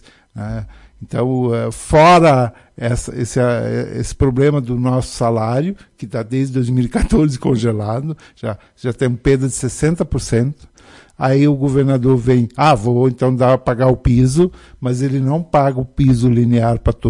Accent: São Leopoldo, Rio Grande do Sul, Brazil; sou daquela região, sou de São Leopoldo

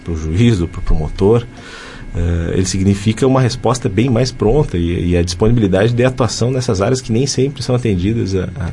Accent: Rio Pardo, Rio Grande do Sul, Brazil; now in Sarandi, Brazil; Não, eu sou natural de Rio Pardo.

